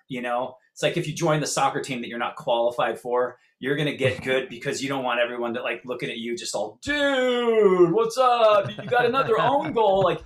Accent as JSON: {"language": "English", "town": "Santa Barbara", "region": "California", "country": "United States", "tie": "born or raised there", "said": "we grew up in Santa Barbara, drive all the way down 2 hours away"}